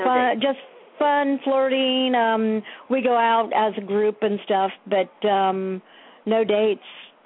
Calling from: Ohio, United States

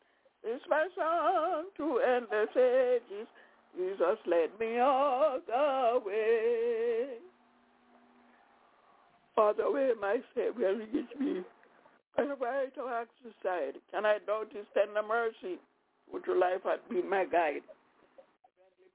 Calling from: Albany, New York, United States; I'm calling from Albany, New York.

